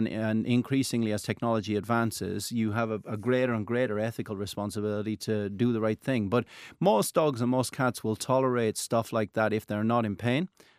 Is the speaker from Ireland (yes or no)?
yes; Ireland; So the era when I grew up in Ireland and was out all night calving cows and lambing sheep may still be the case in rural parts